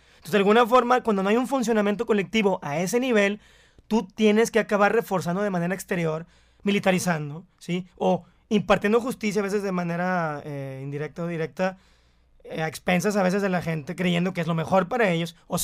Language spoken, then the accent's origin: Spanish; Mexico; supuestamente en nuestras casas también somos mexicanos